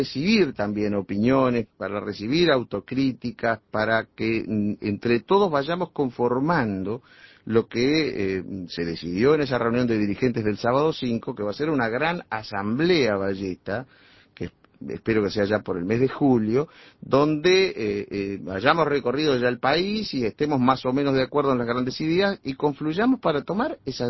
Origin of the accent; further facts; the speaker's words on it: Uruguay; la mayoría de los uruguayos somos un producto del Uruguay vallista.